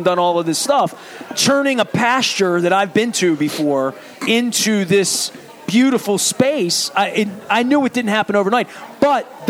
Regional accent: Dundalk, Maryland, United States; I'm from Dundalk, so we didn't get those kind of pastoral settings.

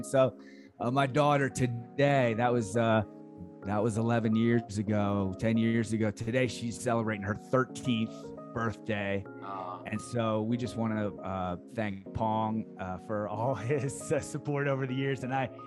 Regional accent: Maryland, United States; We view it, we as Marylanders, I think, even if we're from Hokie Howard County or something like that, we view Sugarloaf as something very meaningful to us and a part of our state identity.

